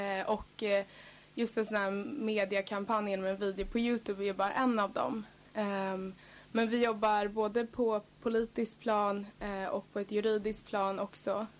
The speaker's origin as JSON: {"language": "Swedish", "town": "Sarayaku", "region": "Pastaza", "country": "Ecuador", "tie": "born or raised there", "said": "eftersom jag kommer från Sarayaco så har jag länge under hela min uppväxt och hela mitt liv så har jag kämpat mot oljeutvinning i Amazonas."}